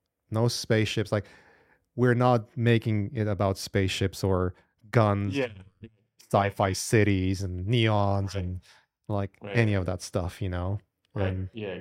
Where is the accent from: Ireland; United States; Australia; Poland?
Poland; because I come from Poland. I was born in Poland.